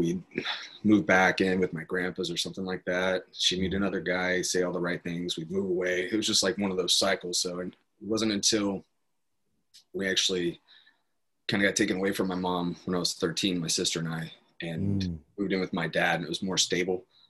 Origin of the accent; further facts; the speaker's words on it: Apache Junction, Arizona, United States; I grew up in Apache Junction, Arizona.